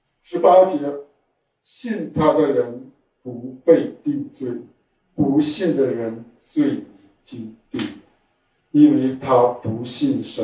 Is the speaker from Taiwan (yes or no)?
no; China; now in Japan; 我小的时候在中国看电影，好人坏蛋一分为二。后来我来日本看日本的电视电影